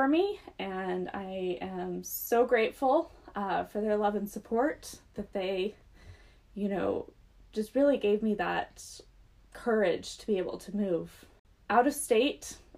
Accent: Idaho Falls, Idaho, United States; And so I'm actually originally from Idaho Falls, Idaho.

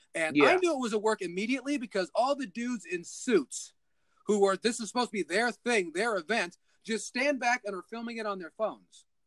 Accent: California, United States; I'm from California. I've seen a real fight before.

